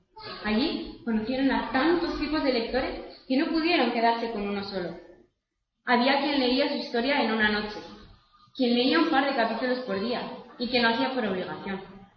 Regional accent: Basque Country, Spain; Ayer cumplí 15 años y vengo del País Vasco, desde el norte de España.

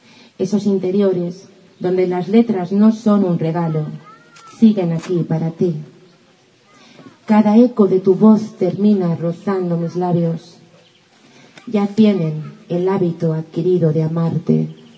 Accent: Daimiel, Castilla-La Mancha, Spain; vengo de Valencia, pero nací aquí en esta tierra. Crecí en un pueblecito que se llama Daimiel, que está aquí al lado.

